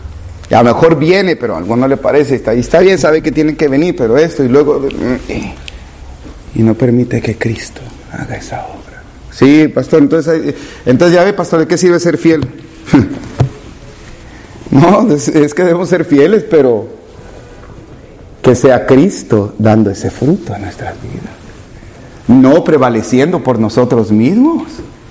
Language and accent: Spanish; Tabasco, Mexico; ¿Qué si sacáramos, ¿verdad?, como buen tabasqueño el machete nomás?